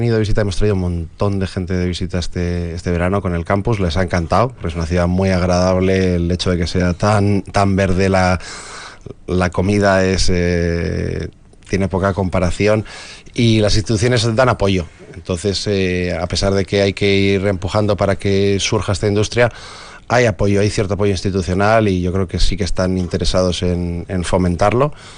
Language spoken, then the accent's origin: Spanish; Vitoria, Basque Country, Spain; also born or lived in Madrid; now in Barcelona, Spain; Yo me crié en Vitoria y quería hacer videojuegos, me tuve que ir fuera.